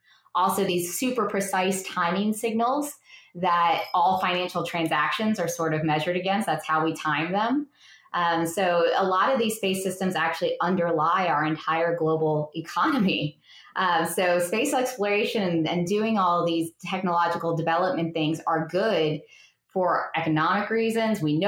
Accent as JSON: {"language": "English", "region": "Florida", "country": "United States", "tie": "born or raised there", "said": "I grew up in Florida, so I got to live my childhood seeing space shuttles go up."}